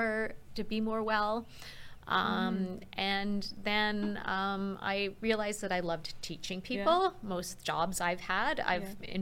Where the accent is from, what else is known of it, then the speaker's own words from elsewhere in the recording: North York, Ontario, Canada; also born or lived in Toronto; I grew up in North York, so just north of Toronto. I was born at Toronto Western Hospital, so right downtown Toronto, and then grew up and lived until I started going to university in North York.